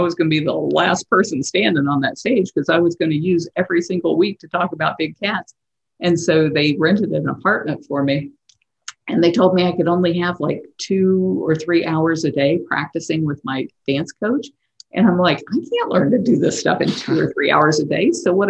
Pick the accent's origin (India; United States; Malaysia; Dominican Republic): United States; Tampa, Florida; also born or lived in San Antonio, Texas / West Virginia; I was born in San Antonio, Texas, at the Air Force Base, but my father was only in for one session, which I think are like three, four years. And then we moved back to Tampa and then to West Virginia and then back to Tampa.